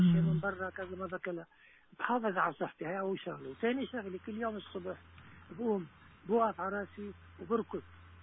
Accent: Lebanon; أنا لبناني.

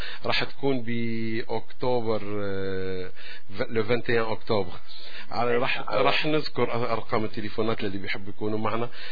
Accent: Syria; نحن كلنا سوريين، بنحكي سوري

